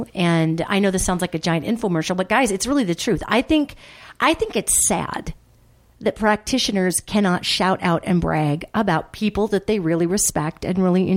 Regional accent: United States; I'm an American. I love this country. I love being here.

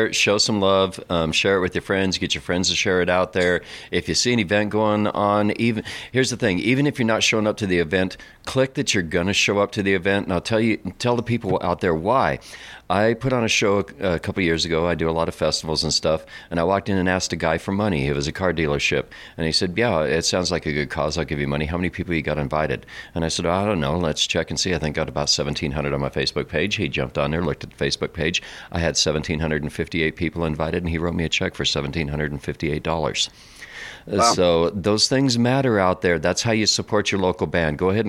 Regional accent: Wyoming, United States; I'm not going to do any more Wyoming jokes. I beat up on my home state enough.

